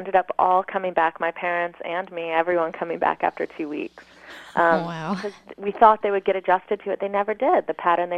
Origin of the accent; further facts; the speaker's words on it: Chandigarh, India; We're from Chandigarh in Punjab in the north.